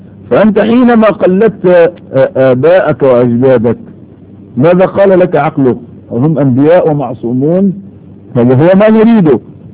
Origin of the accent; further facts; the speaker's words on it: Egypt; وأقول على الأقل في بلدنا مصر بسبب التقليد.